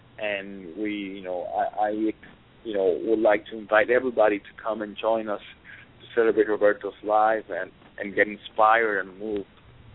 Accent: Loíza, Puerto Rico; I grew up in Loíza, where music was part of my daily life.

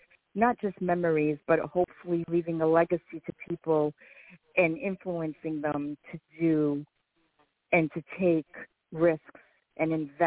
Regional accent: United States; first language Portuguese; English is a second language; I was born here in the USA, but my first language was Portuguese. My parents came over to this country, and they didn't know a word of English either.

